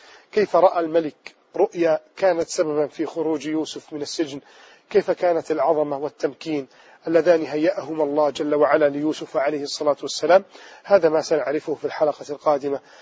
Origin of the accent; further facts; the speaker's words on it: Egypt; احمي بلدنا مصر يا رب